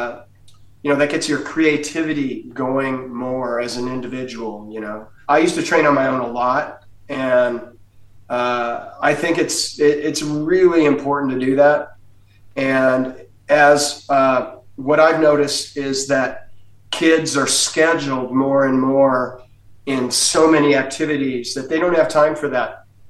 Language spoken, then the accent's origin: English; Seattle, Washington, United States; I grew up in Seattle, which didn't really get bullied there